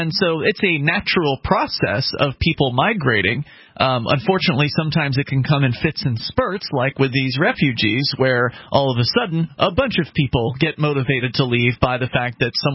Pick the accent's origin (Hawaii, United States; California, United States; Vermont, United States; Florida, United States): Florida, United States; now in New Hampshire, United States; Even though we're both from Florida, we didn't know each other back down there.